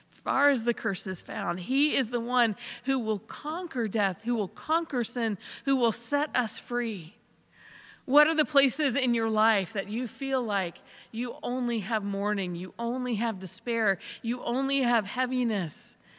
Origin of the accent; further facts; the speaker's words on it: the South, United States; now in Pittsburgh, United States; As a Southerner, I'm still trying to get used to Pittsburgh winters.